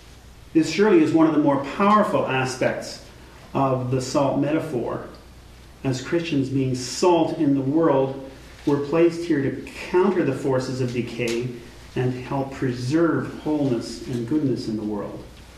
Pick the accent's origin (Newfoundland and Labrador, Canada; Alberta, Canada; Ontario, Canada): Alberta, Canada; On the dairy farm where I grew up in Southern Alberta, we would have blocks of salt, a block of salt in the pasture